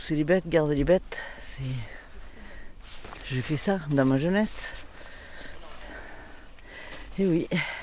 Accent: Le Lardin-Saint-Lazare, Nouvelle-Aquitaine, France; Non, moi, je suis du Lardin. C'est bien près. Ouais. On connaît le coin.

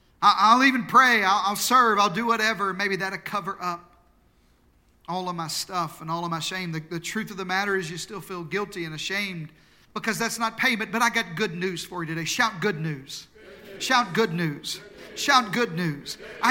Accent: Arkansas, United States; and I'm from Arkansas, so I really am from Arkansas.

